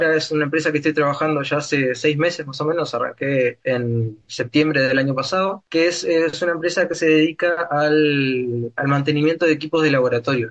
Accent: Artigas, Uruguay; Yo soy de Artigas, egresé del liceo en 2017.

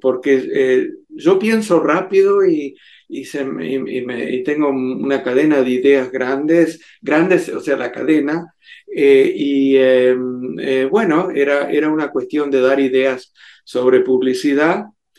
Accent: Piriápolis, Maldonado, Uruguay; Me crié frente al mar en Piriápolis.

